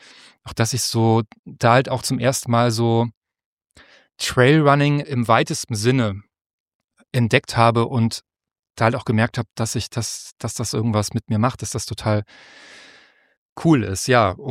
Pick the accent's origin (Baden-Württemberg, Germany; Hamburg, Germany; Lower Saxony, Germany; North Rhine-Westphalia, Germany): Hamburg, Germany; als Hamburger dachte ich, das sind ja schon unfassbar viele Höhenmeter.